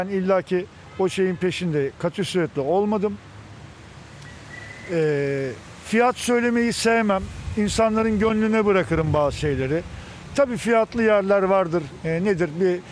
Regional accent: Istanbul, Turkey; Doğuma büyüme İstanbulluyum. Şişli Feriköy'de ikamet etmekteyim.

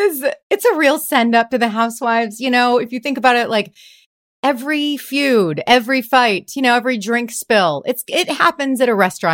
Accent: Midwest, United States; I mean, I'm from the Midwest. I'm like, you know, very, you know, frugal family.

